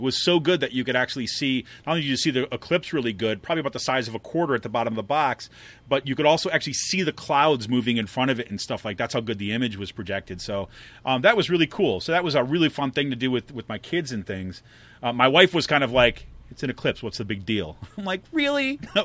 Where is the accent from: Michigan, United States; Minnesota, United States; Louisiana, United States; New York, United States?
New York, United States; Utica; it passes is almost directly over where I grew up in Utica, New York, right?